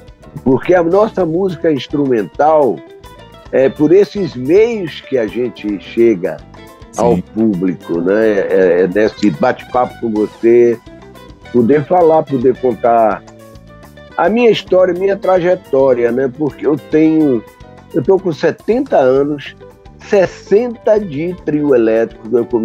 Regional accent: Bahia, Brazil; cantou, que foi logo depois da guerra, na minha terra, Bahia

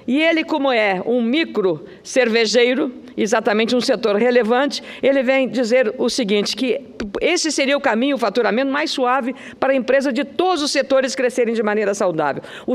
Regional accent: Rio Grande do Sul, Brazil; Eu sou do Rio Grande do Sul

